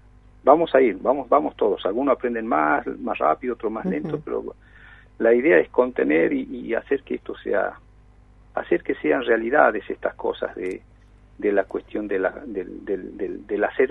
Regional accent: Jujuy, Argentina; nuestra historia ahí en la quebrada de Humahuaca, como buen jujeño

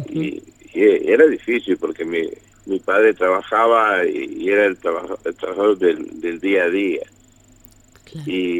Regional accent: Argentina

